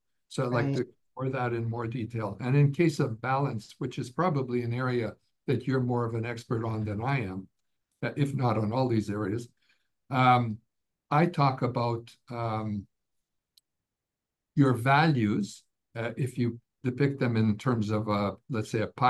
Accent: Canada; born there; I came from Ukrainian background. I was born in Canada, but my parents came from Ukraine.

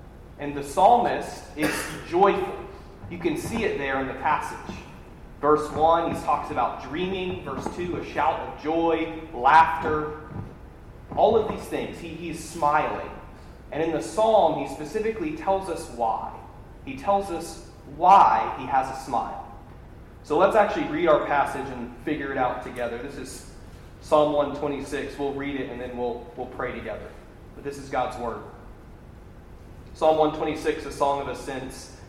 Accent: College Station, Texas, United States; But growing up in College Station, my dad read the newspaper.

